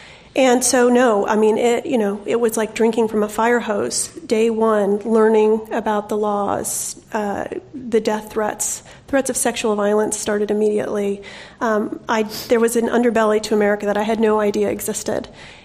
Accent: United States; I have two choices as an American. I can leave the country, or I can stay and fight.

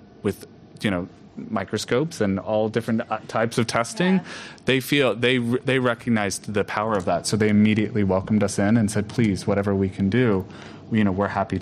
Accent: the South, United States; I'm from the South originally, and it felt like I was meeting a Southerner, because he immediately invited us over for dinner.

